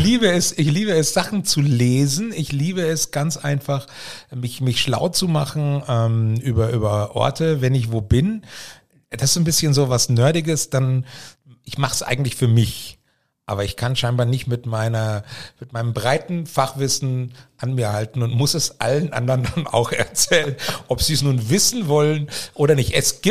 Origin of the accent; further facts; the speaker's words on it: Rehau, Bavaria, Germany; born there; also born or lived in Nuremberg / Fürth; bin ich da in Rehau geboren. Also in der Klinik in Rehau war, bin ich da geboren. Und aber dann auch schon nach fünf Tagen war meine Oberfrankenzeit dann auch schon wieder erledigt.